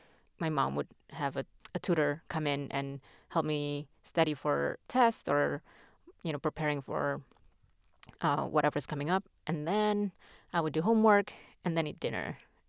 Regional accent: Indonesia; I'm from Indonesia. I was born in Indonesia, but I'm actually Chinese.

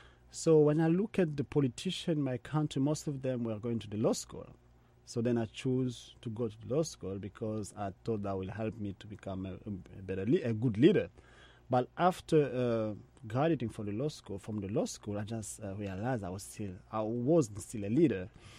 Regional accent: Kinshasa, DR Congo; I am from Kinshasa

